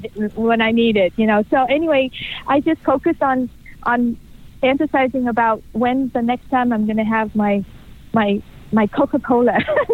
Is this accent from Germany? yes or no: no; Vietnam; now in United States; I actually grew up in Vietnam. I was one of the boat people, the big heroic escape and rescued and came to the United States in the 70s as a boat person immigrant and built my life forward.